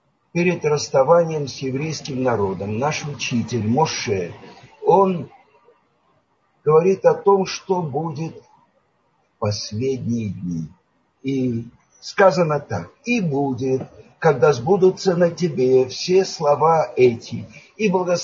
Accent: Odesa, Odesa Oblast, Ukraine; Я родился в Одессе. И возле меня была Соборная площадь.

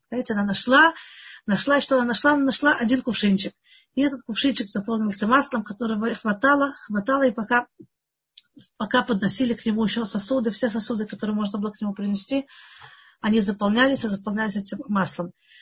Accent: Russia; moved away; Наверное, я сама приехала из России

